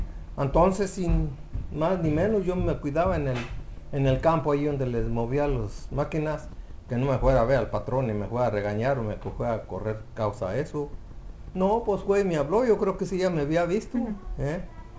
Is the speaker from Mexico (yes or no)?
yes; Silao, Guanajuato, Mexico; Yo soy de Silao, Guanajuato, y donde nos contratamos fue en Irapuato, Guanajuato. Está a 45 minutos, yo creo, de mi pueblo allí a Irapuato.